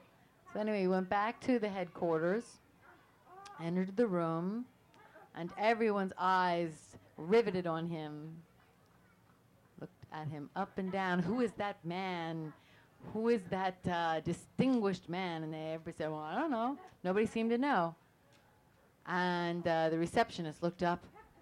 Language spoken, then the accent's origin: English; Texas, United States; I remember when I was a little kid growing up in Texas and at the residential school